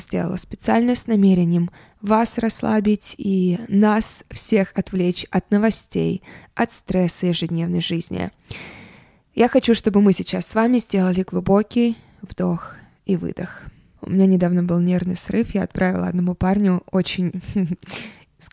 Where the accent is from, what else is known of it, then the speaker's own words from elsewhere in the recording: Saint Petersburg, Russia; Я родилась и выросла в Санкт-Петербурге, в России. Мои родители из Кыргызстана. Также часть моей семьи жила и живет в Киеве, поэтому с детства я регулярно туда ездила.